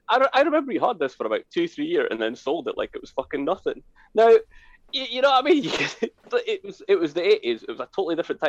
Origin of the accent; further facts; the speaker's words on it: Maastricht, Limburg, Netherlands; So you knew I grew up in Maastricht. It wasn't the best area.